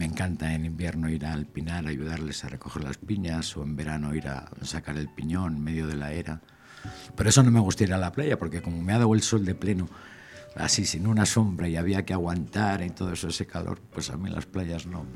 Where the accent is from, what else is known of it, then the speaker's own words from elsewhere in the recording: Sardón del Duero, Castile and León, Spain; Es que nací yo en el año 51, pues allí me parieron y allí crecí del año 51, digo. Nacimos en Sardón del Duero.